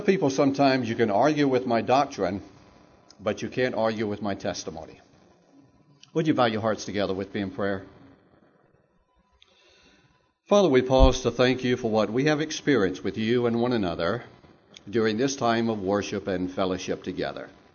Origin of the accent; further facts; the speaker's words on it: Augusta, Georgia, United States; born there; I was born on December 12, 1948, not too far from here in Augusta, Georgia.